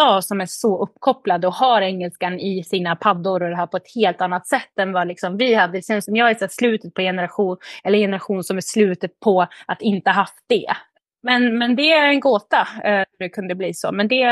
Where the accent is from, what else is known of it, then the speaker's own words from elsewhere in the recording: Gävle, Gävleborg County, Sweden; moved away as an adult; Nej, jag är norrlänning, södra Norrland. Jag är född och uppväxt i Gävle. Bodde där egentligen fram tills jag slutade gymnasiet.